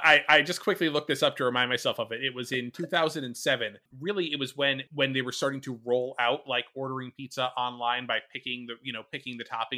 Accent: New Haven, Connecticut, United States; I'm from the New Haven area

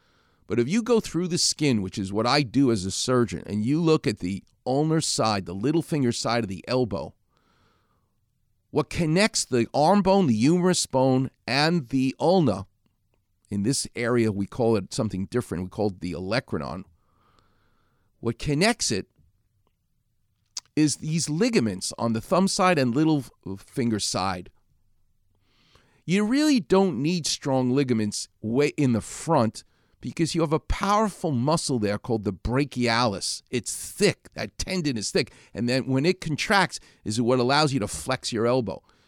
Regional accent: Far Rockaway, New York, United States; I'm from Far Rockaway, not that far away.

